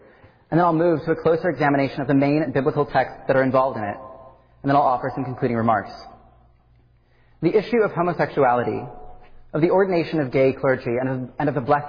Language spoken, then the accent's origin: English; Wichita, Kansas, United States; I was born and raised here in Wichita, in a loving Christian home and in a church community that holds to the traditional interpretation of Scripture on this subject.